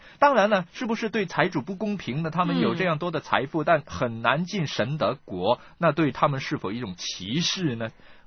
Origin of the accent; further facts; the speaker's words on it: China; 有点呢像我们中国人的晚上打更的这种的安排。